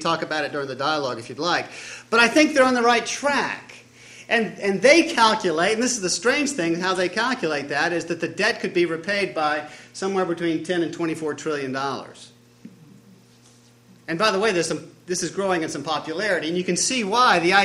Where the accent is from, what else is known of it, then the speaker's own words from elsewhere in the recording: Louisiana, United States; I'm going down to that area tomorrow, and I'm from Louisiana